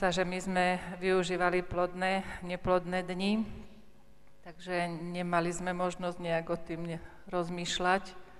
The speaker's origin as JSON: {"language": "Slovak", "region": "Banská Bystrica Region", "country": "Slovakia", "said": "som povedala, že som z Podpolania"}